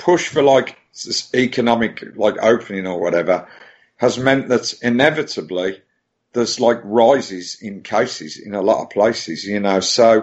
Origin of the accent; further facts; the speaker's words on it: Birmingham, West Midlands, United Kingdom; now in Brighton, United Kingdom; No, I'm from Birmingham, but I actually live, in these times, I actually live near the coast. So I live near Brighton